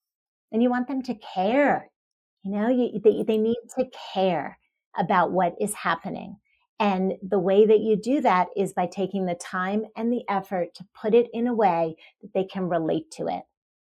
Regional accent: Maryland, United States; I grew up in Maryland. So I had a little bit of a different experience, although still East Coast.

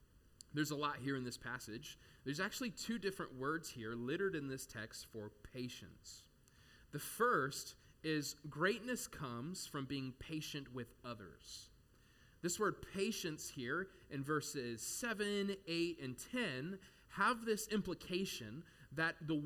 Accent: Arizona, United States; I am from Arizona, and shout out to Arizona.

